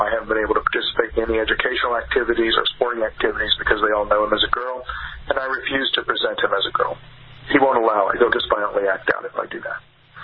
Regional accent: Texas, United States; I grew up here in Texas, so before I could shoot and hunt, when I was a young boy, I used to use an Apache throwing stick

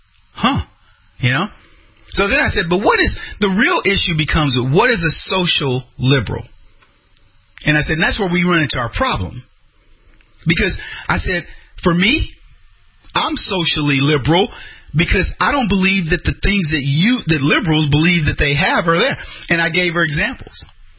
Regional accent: St. Louis, Missouri, United States; she lived in St. Louis. I was from St. Louis.

